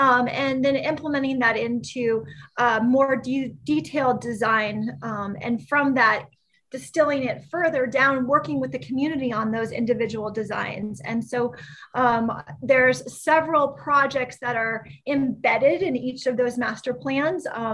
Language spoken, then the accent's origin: English; Vermont, United States; also born or lived in New Hampshire / Colorado; I'm originally actually from Vermont. I was raised in Vermont, New Hampshire, and spent some time going to college in Colorado and spent about 20 years in Colorado